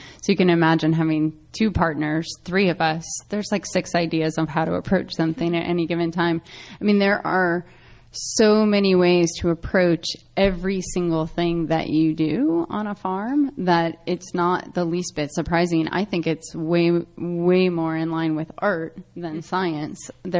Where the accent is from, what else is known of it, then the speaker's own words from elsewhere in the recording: Midwest, United States; We are all from suburban-ish bedroom communities. Kirsten's from the East Coast. I'm from the Midwest, and Daryl's from the West Coast.